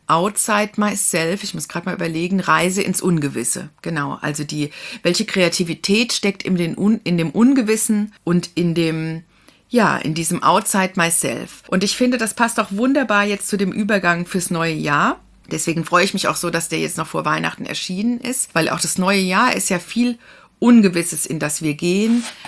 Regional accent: Kaiserslautern, Rhineland-Palatinate, Germany; In meiner Heimatstadt Kaiserslautern in einem...

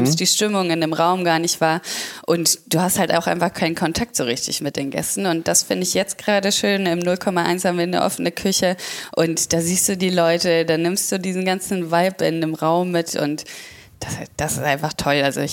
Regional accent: Southern Germany, Germany; Also ich komme eigentlich aus Süddeutschland und habe das so ein bisschen lieben gelernt da.

